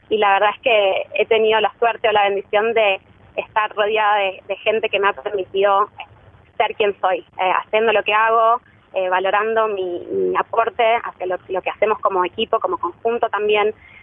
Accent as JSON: {"language": "Spanish", "region": "Buenos Aires", "country": "Argentina", "accent": "porteño", "lives_now": "Australia", "said": "en una banda de tango en Buenos Aires, de donde yo soy, y he decidido hacerlo porque creo que es algo que me representa aquí, me hace diferente y única, siendo que soy de Buenos Aires, con mi acento porteño"}